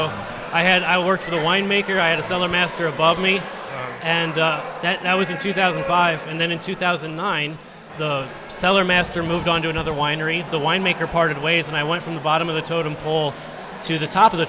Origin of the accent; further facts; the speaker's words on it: Washington, Missouri, United States; I'm somewhat of a local. I'm from Washington, Missouri, born and raised, still live there today, which is only about 20 minutes away.